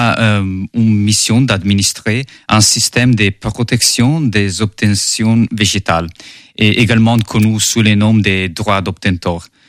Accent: Veneto, Italy; French is a second language; j'ai 26 ans, je suis italien et je viens d'une petite ville près de Venise, dans le nord-est de l'Italie.

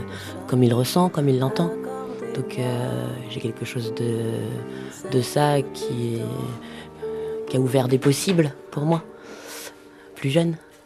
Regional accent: Brun-sur-Othion, France; J'ai toujours vécu qu'ici. Je suis née à Brun-sur-Othion.

